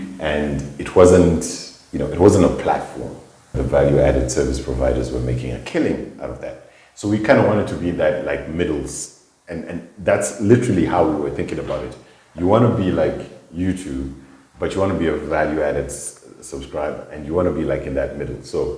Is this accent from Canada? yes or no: no; Zimbabwe; also born or lived in South Africa; I'm from Zimbabwe, right? And had been living in South Africa for quite a bit.